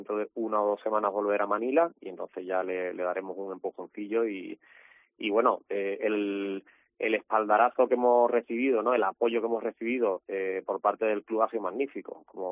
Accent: Chiclana de la Frontera, Andalusia, Spain; Sí, yo soy de Chiclana.

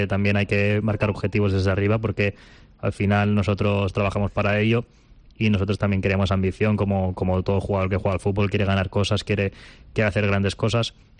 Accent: Castelldefels, Catalonia, Spain; como la gente sabrá, soy de Castelldefels, que está aquí al lado.

